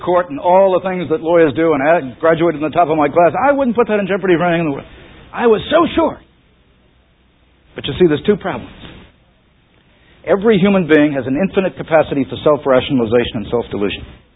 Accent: United States; I grew up in America during the Great Depression

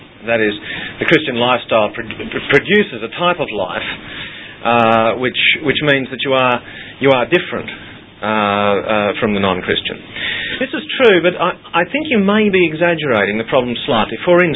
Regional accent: Australia; I am an Australian and I rejected it as a child, as a teenager, as a man until my 38th year.

